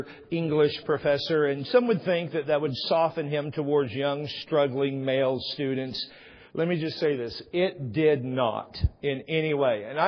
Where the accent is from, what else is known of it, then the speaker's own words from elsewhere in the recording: Texas, United States; However, I am from Texas and we've gone everywhere.